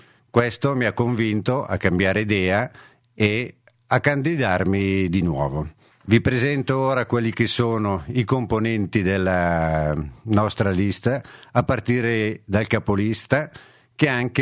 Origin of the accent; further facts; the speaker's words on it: Robecchetto con Induno, Lombardy, Italy; Sono nato e cresciuto a Robecchetto con Induno, dove svolgo la mia attività lavorativa